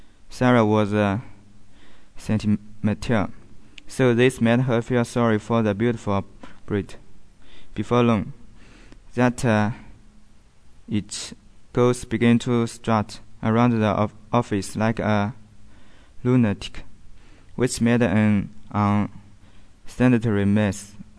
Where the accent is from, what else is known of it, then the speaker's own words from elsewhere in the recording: Taixing, Jiangsu, China; English is a second language; My hometown is Taixing. It is very beautiful, and my family has 5 people: me, my father, my mother, and my grandfather and mother. I was grew up in Taixing